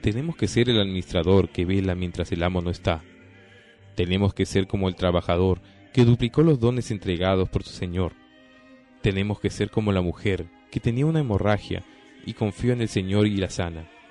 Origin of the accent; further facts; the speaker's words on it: Barbastro, Aragon, Spain; Yo soy de Barbastro, y en cierto modo puedo decir que soy campestre.